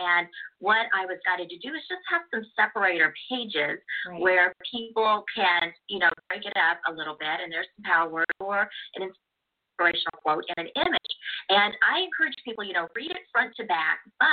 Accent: Oklahoma, United States; Well, in my world, shall we say, you know, I'm from Oklahoma

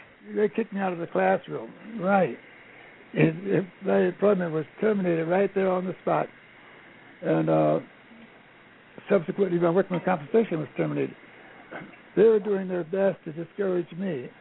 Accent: Los Angeles, California, United States; I'm from Los Angeles.

